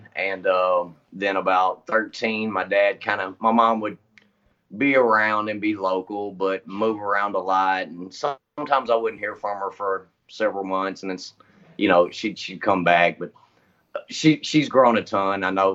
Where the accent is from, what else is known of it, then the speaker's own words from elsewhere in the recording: Nashville, Tennessee, United States; So I grew up in East Nashville.